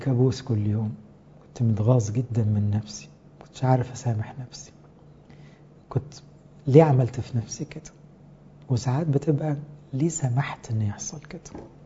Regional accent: Egypt; وأنا متربي كمصري

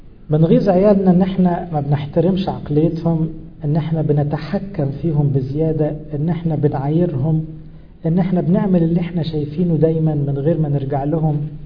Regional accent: Upper Egypt, Egypt; احنا بقى صعيدة ونظمنا كده، احنا مصريين وده نظمنا.

